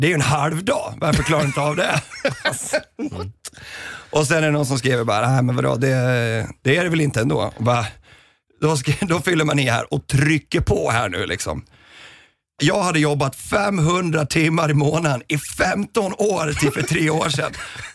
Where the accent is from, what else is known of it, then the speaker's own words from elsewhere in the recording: Dalarna County, Sweden; som jag började dricka färnet med hemma i Dalarna